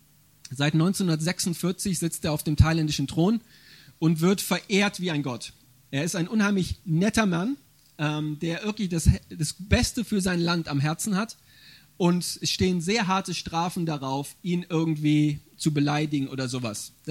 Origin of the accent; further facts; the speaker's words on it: Radevormwald, North Rhine-Westphalia, Germany; Ich komme aus Rade vom Wald. Das ist bei Remscheid, Wuppertal, die Ecke. Also gar nicht so weit weg.